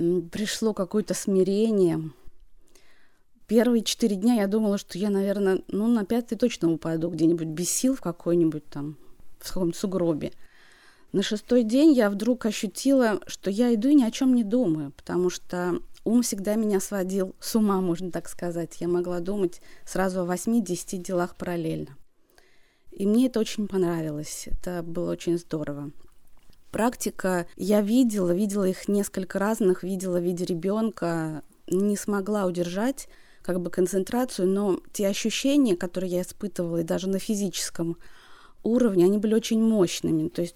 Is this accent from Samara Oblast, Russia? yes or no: yes; Tolyatti, Samara Oblast, Russia; я из Тольятти и попала вообще сюда случайно